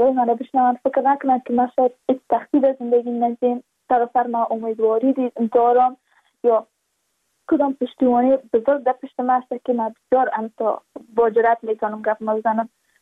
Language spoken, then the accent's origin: Persian; Badakhshan, Afghanistan; چون ما از بدخشان هستیم، یعنی منطقه های دور دستش